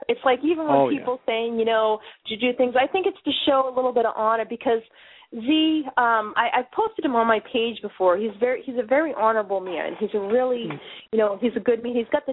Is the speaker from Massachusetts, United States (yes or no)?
yes; Massachusetts, United States; accent: Bostonian; we're just, you know, from different backgrounds, and my whole Bostonian accent, so it fits in the film